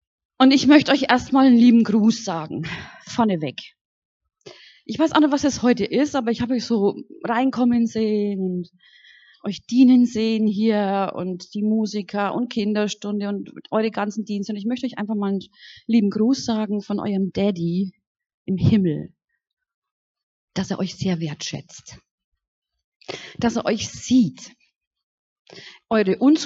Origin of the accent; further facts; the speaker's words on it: Lichtenfels, Bavaria, Germany; Ich komme aus Lichtenfels, aus der Gemeinde da.